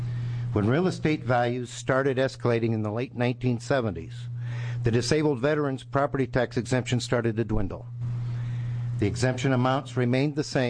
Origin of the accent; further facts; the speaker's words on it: Boring, Oregon, United States; I'm from Clackamas County also, from the community known as Boring.